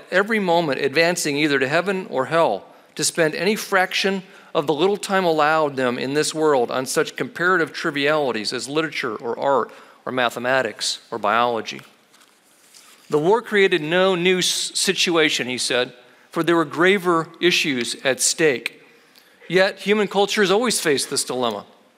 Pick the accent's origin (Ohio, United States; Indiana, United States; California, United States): Ohio, United States; Cleveland; I'm from Cleveland. I'm a dyed-in-the-wool Cleveland Browns fan.